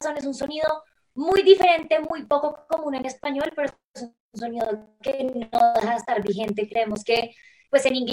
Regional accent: Colombia; somos súper colombianas

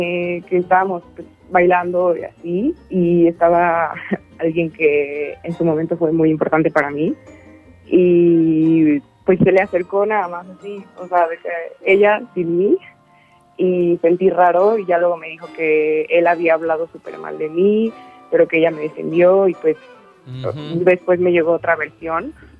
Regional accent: Mexico City, Mexico; Tengo 18 y soy de la Ciudad de México.

